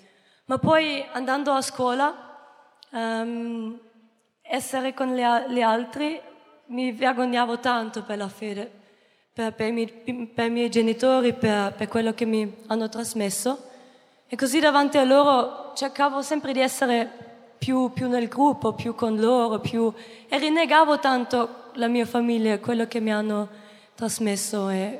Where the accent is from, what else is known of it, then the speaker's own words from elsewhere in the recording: Austria; ho 22 anni, vengo dall'Austria